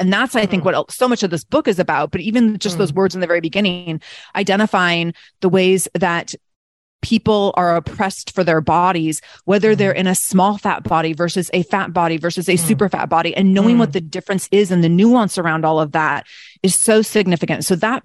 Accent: Seattle, Washington, United States; I had you're from Portland, I'm from Seattle.

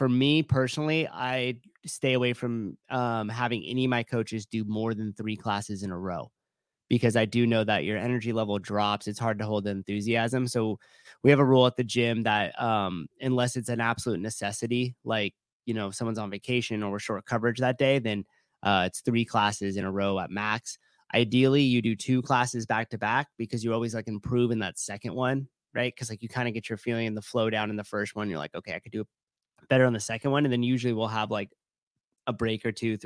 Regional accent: California, United States; Hella, because I'm from the Bay Area. Hella. I got made fun of quite a bit for saying

